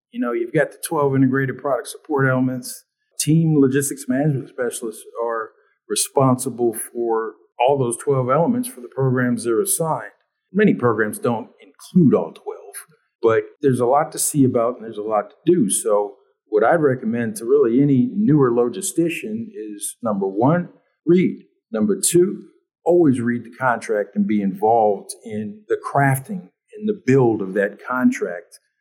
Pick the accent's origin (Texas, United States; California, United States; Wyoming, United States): California, United States; Los Angeles; I'm from Los Angeles originally.